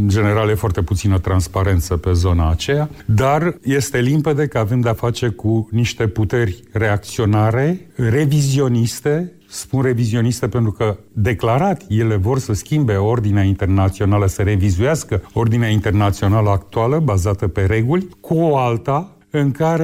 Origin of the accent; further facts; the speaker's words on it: Romania; Pentru noi ca europeni, pentru noi ca români, cel mai important dosar este cel de lângă frontierele noastre.